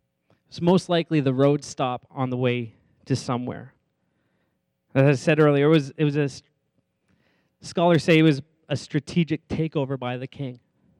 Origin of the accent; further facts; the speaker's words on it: the Maritimes, Canada; Like, I came from a place from the Maritimes where it wasn't super visible. But then I flew out, and I went to the big city of Toronto, and I saw it.